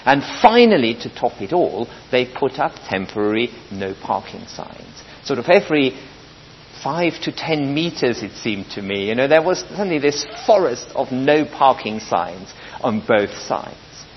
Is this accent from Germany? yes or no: yes; Michelstadt, Hesse, Germany; moved away; as soon as I arrived in Michelstadt, my hometown, and the place where my mother has lived since 1971, and that is roadworks.